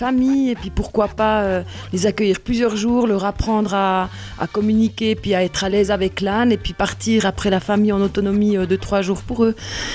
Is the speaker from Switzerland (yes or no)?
yes; Switzerland; En 2007, j'ai quitté la Suisse à pied.